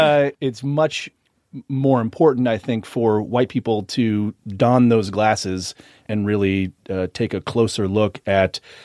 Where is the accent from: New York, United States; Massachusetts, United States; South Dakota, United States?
Massachusetts, United States; Boston; born or raised there